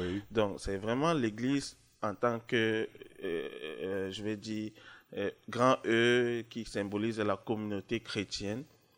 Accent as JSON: {"language": "French", "country": "Cameroon", "said": "Dans mon pays d'origine, qui est le Cameroun"}